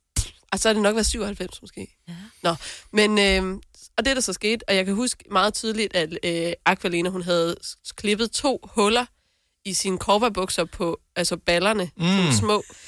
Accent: North Denmark Region, Denmark; jeg er jo selv nordjyde, ikke?

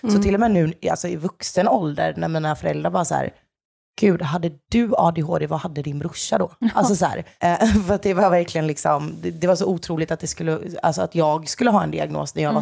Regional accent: Jönköping, Jönköping County, Sweden; moved away as an adult; now in Stockholm, Sweden; Född och uppvuxen i Jönköping. Flyttade till Stockholm för 4 år sedan.

